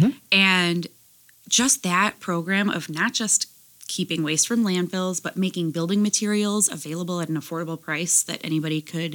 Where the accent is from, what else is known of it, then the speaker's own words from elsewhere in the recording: Chicago, Illinois, United States; Well, I'm originally from Chicago.